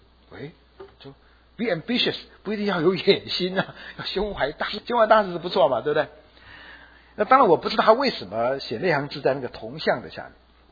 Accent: China; 所以我们中国人发配边疆就往西北就去了，西出玉门关就别回来了

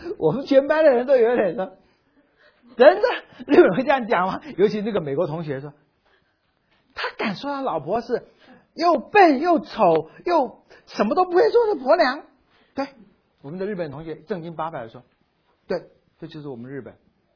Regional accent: China; 然后我们中国人呢

